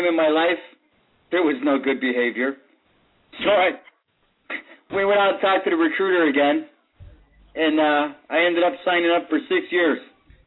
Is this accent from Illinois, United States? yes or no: yes; Chicago, Illinois, United States; moved away; I'm originally from Chicago. In 1979, when I left, it was September.